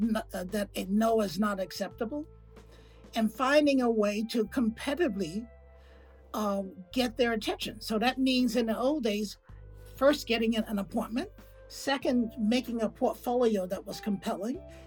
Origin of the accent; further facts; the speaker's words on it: Alabama, United States; I mean, I come from Alabama. I come from a place where, you know, you have guns.